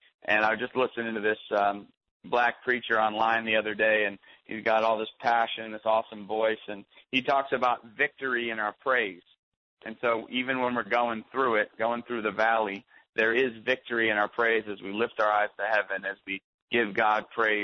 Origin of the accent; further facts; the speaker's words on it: Maine, United States; I'm from Maine, so we've got beautiful places to hike.